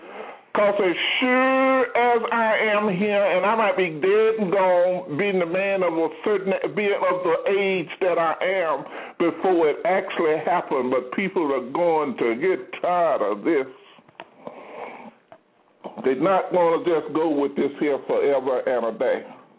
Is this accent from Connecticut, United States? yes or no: no; Texas, United States; you hear this old silly Texan in my hometown, my senator, John Cornyn, say that crazy talk.